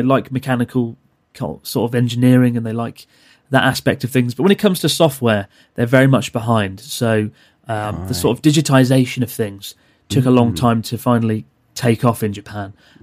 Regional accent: Maidstone, South East England, United Kingdom; So I'm from Kent, which is just outside of London, about 45 minutes. And it's a little town called Maidstone.

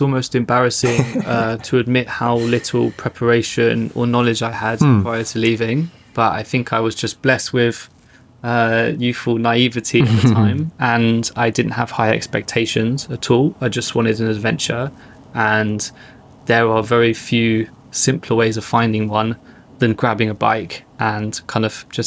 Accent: London, United Kingdom; I grew up in London, but my father's British, my mother's Danish.

